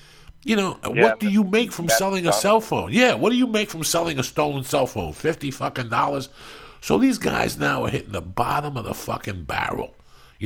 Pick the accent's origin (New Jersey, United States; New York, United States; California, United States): New Jersey, United States; North Bergen; I came from North Bergen, right, which is all mobster consume. On the Jersey side